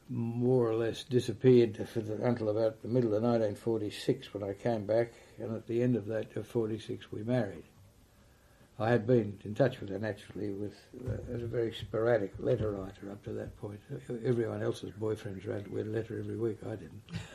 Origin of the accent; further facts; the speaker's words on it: Greenwich, New South Wales, Australia; born there; I was born in Greenwich, New South Wales, on the 24th of November, 1923.